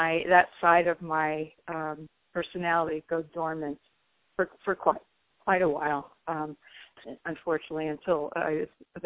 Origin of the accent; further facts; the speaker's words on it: New Jersey, United States; I grew up in New Jersey in a pretty blue-collar town.